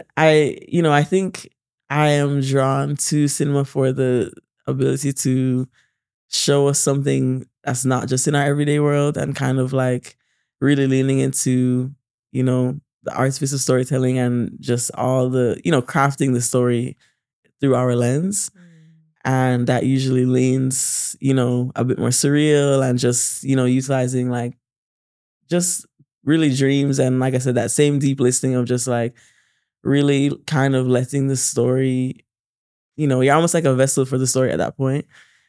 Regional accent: Jamaica; I feel like growing up in Jamaica, I really honed in on my listening skills.

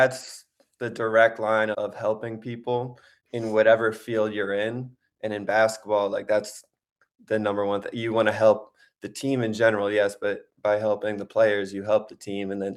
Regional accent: Philadelphia, Pennsylvania, United States; hey, I'm from the Philly area. I can bring people from Philly, New Jersey down to Randolph-Macon

